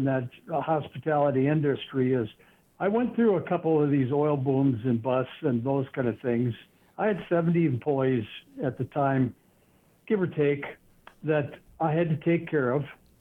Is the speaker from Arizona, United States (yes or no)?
no; Williston, North Dakota, United States; When I was growing up in Williston, I always had a job